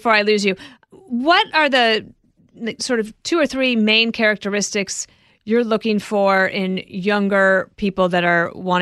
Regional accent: Wyoming, United States; also born or lived in Colorado; I grew up in Wyoming and Colorado.

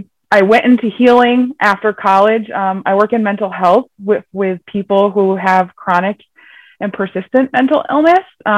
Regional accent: Connecticut, United States; I'm from Connecticut, here in the USA. It is 11 o'clock here.

